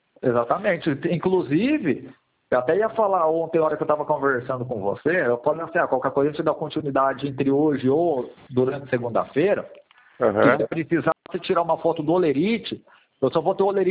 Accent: Santo André, São Paulo, Brazil; now in São João da Boa Vista, Brazil; Na verdade, eu sou de Santo André, que eu resido em São João já faz 20 anos já.

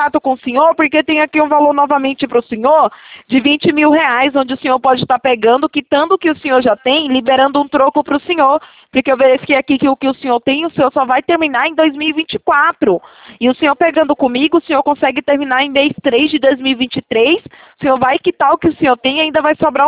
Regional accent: Ilhéus, Bahia, Brazil; now in Itatiba, Brazil; eu sou de Ilhéus, né? Mas hoje eu moro hoje em São Paulo. Sou da cidade de Itatiba, interior de São Paulo. Minha cidade mesmo, minha terra natal é Ilhéus

